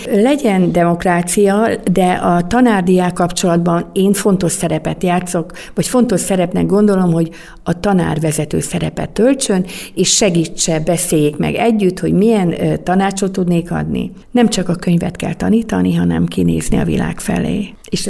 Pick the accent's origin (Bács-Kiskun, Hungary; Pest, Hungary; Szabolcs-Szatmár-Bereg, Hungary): Szabolcs-Szatmár-Bereg, Hungary; Tiszakóród; én tiszakóródi származású vagyok